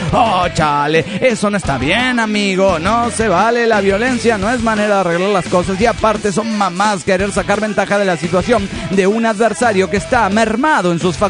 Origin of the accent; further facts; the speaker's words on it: Guadalajara, Jalisco, Mexico; de Guadalajara, México.